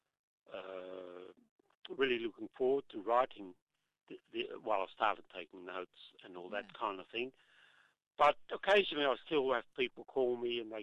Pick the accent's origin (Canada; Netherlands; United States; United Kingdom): Netherlands; now in Australia; I always say, somebody asked me the other day, we're talking about being Australian, and I said, I'll always be a Nederlander, mm-hmm. a Dutchman.